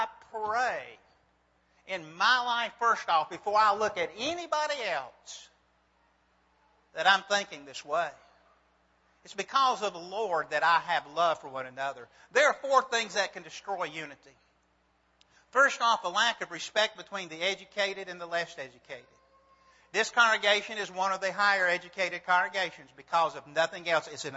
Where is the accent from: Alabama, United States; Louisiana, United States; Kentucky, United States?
Alabama, United States; Birmingham; I grew up in the Birmingham area